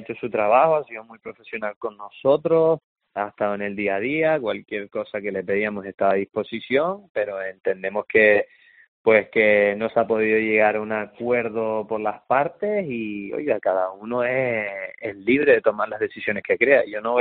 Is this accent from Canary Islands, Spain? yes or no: yes; Canary Islands, Spain; Yo a día de hoy la verdad que me considero sobre todo canario, y eso lo he defendido siempre.